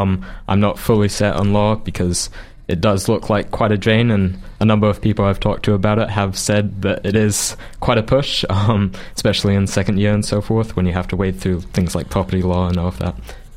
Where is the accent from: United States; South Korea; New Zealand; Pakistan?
New Zealand; Nelson; born there; also born or lived in Auckland; now in Dunedin, New Zealand; I was born in Nelson. I spent quite a few years in Auckland before moving to Dunedin mainly, and I spent the past 6 or 7 years here in Dunedin.